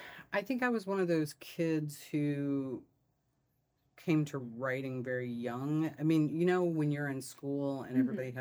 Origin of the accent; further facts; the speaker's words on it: Nebraska, United States; and I grew up in Nebraska where everything is like, well, we'd like some sports with our sports, please.